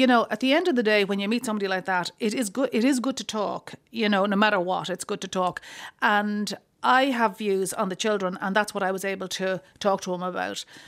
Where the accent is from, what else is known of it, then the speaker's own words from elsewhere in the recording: Ireland; And I'm Irish, blah, blah.